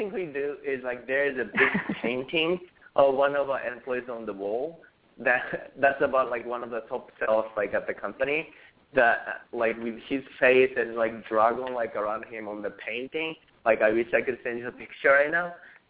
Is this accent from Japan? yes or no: yes; Tokyo, Japan; now in United States; When I started the company, I didn't know, I was from Tokyo, so I didn't know how to run a company in the U.S.